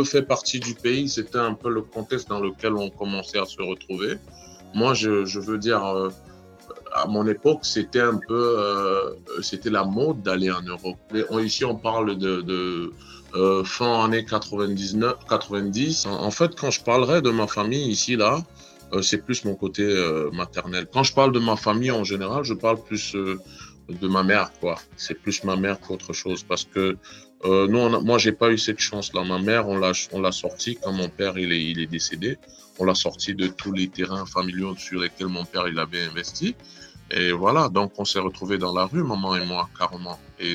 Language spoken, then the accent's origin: French; Cameroon; also born or lived in Yaoundé; Je viens de Daido, dans une ville, la deuxième ville du Cameroun, je dirais. Enfance plaisir. J'ai fait Yaoundé aussi.